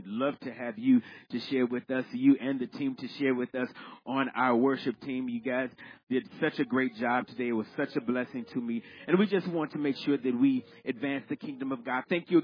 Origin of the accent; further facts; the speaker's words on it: Chicago, Illinois, United States; although I was born and raised in Chicago, my mom and my dad are from Mississippi, so they raised me right.